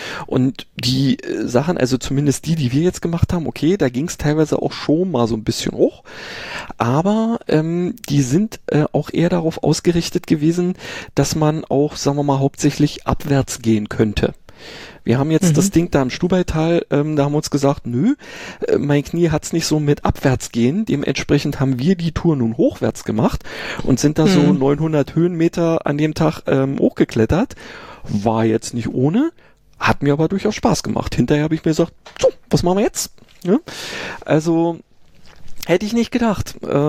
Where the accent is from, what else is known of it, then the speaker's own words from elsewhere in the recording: Berlin, Germany; ich bin ja in Berlin geboren und aufgewachsen